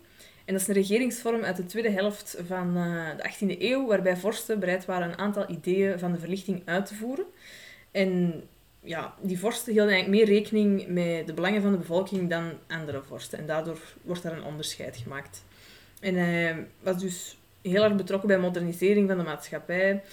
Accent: Schoten, Antwerp, Belgium; ik ben afkomstig van Schoten

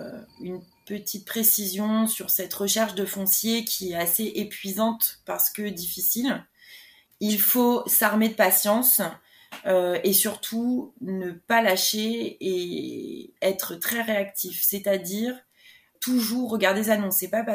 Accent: Île-de-France, France; comme je suis originaire du Val d'Oise et que je ne voulais pas déménager pour m'installer, j'ai vraiment cherché autour de chez moi

